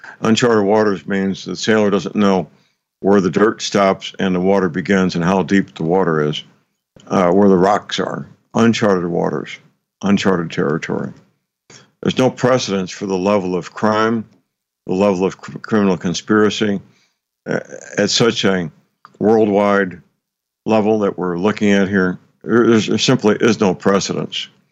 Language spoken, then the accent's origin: English; Missouri, United States; My home state of Missouri, once we get a new governor, possibly